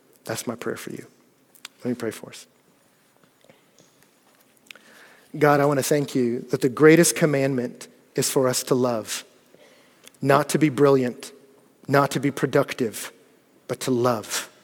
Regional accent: Texas, United States; I'm from Texas.

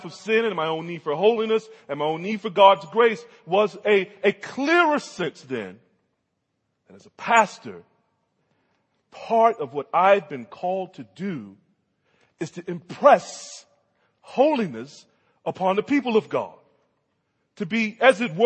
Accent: the South, United States; because I'm from the South, I'm a country boy

